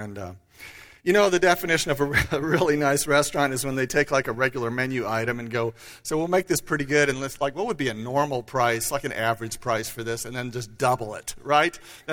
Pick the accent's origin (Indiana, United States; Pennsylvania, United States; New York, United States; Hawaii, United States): Indiana, United States; Like, I'm not an evangelist. I'm from Indiana.